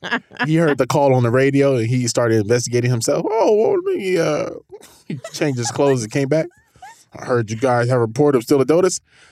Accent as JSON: {"language": "English", "country": "Jamaica", "accent": "Jamaican", "moved": "yes", "said": "My accent is of a Jamaican that hasn't been in that country for that long."}